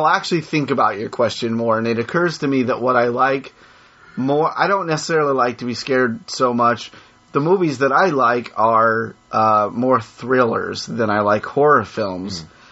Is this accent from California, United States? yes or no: no; Helena, Montana, United States; born there; Helena, Montana.